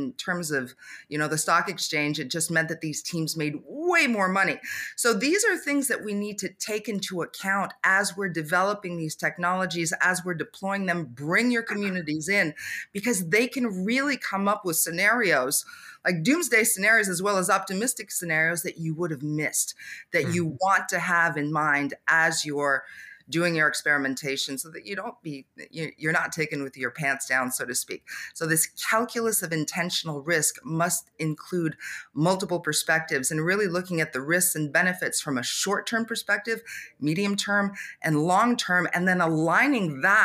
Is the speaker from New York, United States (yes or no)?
yes; New York, United States; born there; also born or lived in Canada; I was born in New York. I grew up partially in the United States and partially in Canada. My mother was French Canadian. And so moving from the US to Canada, all of a sudden I had to learn French and forget my English.